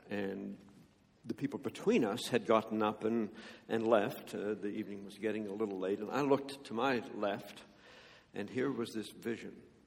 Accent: Canada; As a Canadian, my parents were European.

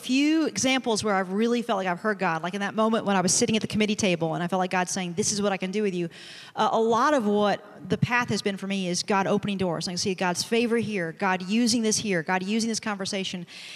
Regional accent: Prestonsburg, Kentucky, United States; I was practicing law back in my hometown of Prestonsburg

